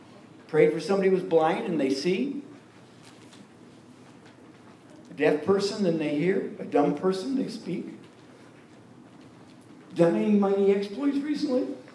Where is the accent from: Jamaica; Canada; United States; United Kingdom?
Canada; I come from Canada. You know, God's frozen people.